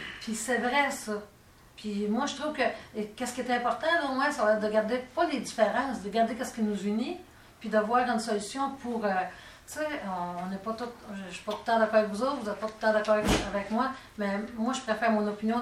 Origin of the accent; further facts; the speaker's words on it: Quebec, Canada; moi, je viens de la Mauricie, puis t'appelais loin